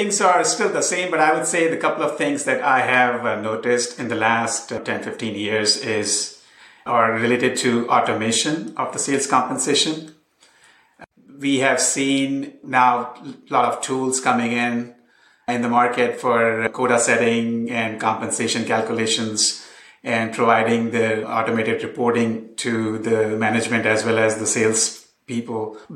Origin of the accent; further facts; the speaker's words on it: Austin, Texas, United States; I'm from Austin, Texas.